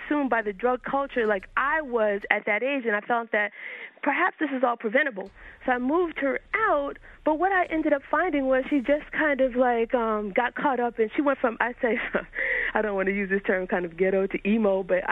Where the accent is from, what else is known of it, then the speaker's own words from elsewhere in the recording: New York City, New York, United States; also born or lived in Florida; Well, I grew up in Harlem during the 1980s, and I felt that I was at a great disadvantage for that reason.